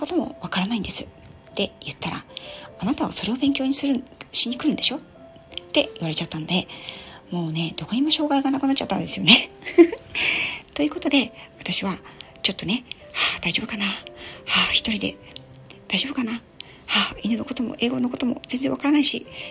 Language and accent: Japanese; Yokohama, Kanagawa, Japan; 私は5代目浜っ子なんですね。そして両親もこの横浜で代々事業を営んできたということで、田舎がないです。はい、ずっと建物に囲まれて暮らしてき